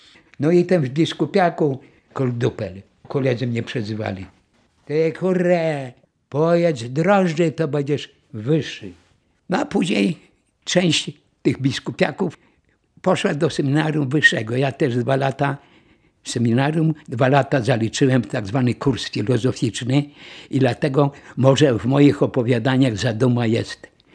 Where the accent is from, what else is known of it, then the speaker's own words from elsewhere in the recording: Dębowa Kłoda, Lublin Voivodeship, Poland; born there; also born or lived in Parczew; Urodziłem się w Dębowej Kłodzie w 1943 roku.